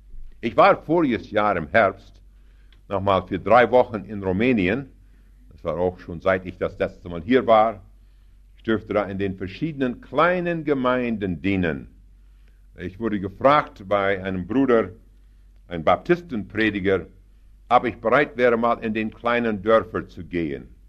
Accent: Canada; Ich sage, ich komme aus Kanada

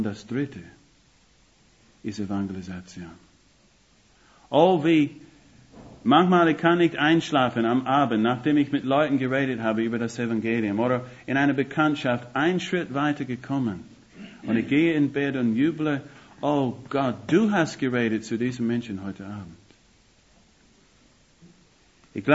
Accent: United States; German is a second language; now in Germany; Ich komme aus Amerika, das Land von Know-how.

